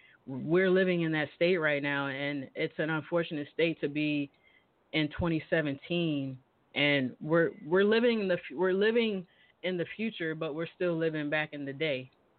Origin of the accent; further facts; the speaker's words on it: Ohio, United States; also born or lived in West Coast; I'm born and raised in Ohio. I lived on the West Coast for some years, and what brought me to the South was college.